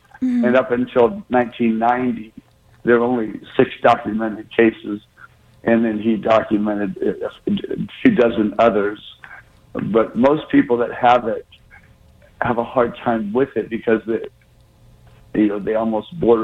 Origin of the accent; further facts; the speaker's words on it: San Diego, California, United States; I grew up in San Diego, California.